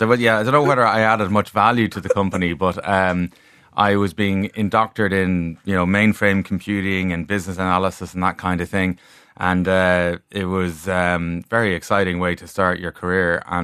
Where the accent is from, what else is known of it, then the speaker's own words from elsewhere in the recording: Howth, Leinster, Ireland; I grew up in Howth played rugby in Balvo.